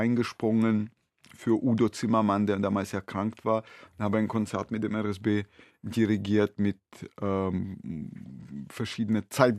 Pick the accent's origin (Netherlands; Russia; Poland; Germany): Russia; Moscow; stamme aus einer Familie der ukrainischen Juden. Ich bin zwar selber in Moskau groß geworden, aber auf beiden Seiten, auf väterlicher und mütterlicherseits, waren das alles Juden und alles Juden aus der Ukraine.